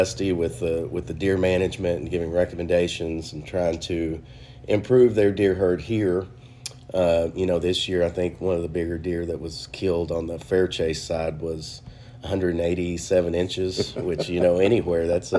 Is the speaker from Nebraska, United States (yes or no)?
no; Kiowa, Oklahoma, United States; I grew up in Kiowa, which is just down the road here from Ty Valley, from the Choctaw Lodge.